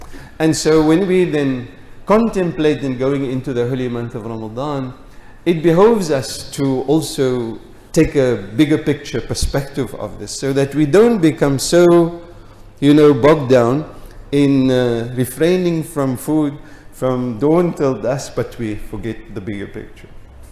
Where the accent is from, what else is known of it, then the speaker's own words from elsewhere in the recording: South Africa; One of the things which we as South African Muslims must always remember is that we enjoy a privileged situation, condition, by Allah's grace, that very few Muslim communities enjoy across the globe.